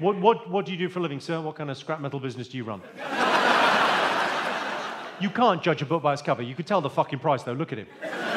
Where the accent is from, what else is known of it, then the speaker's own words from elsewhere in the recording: Limerick, Munster, Ireland; But my family are from Limerick. Not that posh. Yeah, I'm from Limerick